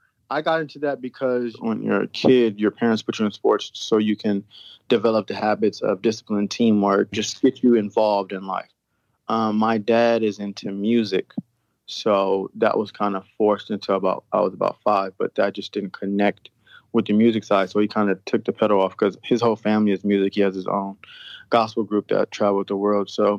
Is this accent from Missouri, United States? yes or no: no; Inglewood, California, United States; I grew up in a comfortable environment here in the inner city of Los Angeles, California, Inglewood, California.